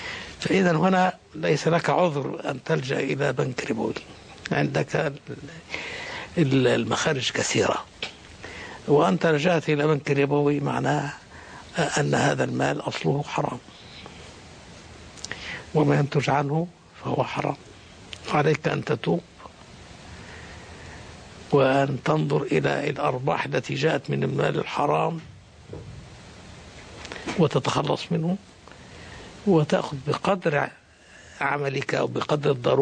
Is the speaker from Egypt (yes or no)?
no; Qatar; عندنا في قطر يا أخي الكريم البنوك